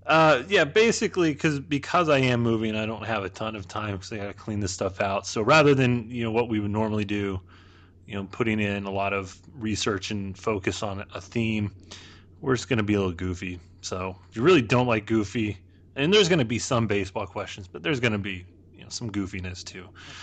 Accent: Kansas, United States; I think I was brainwashed by coming to a liberal college and probably shamed everybody in my hometown in Western Kansas by doing so.

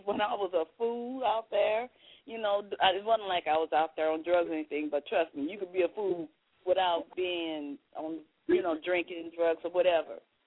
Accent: St. Louis, Missouri, United States; I'm from St. Louis.

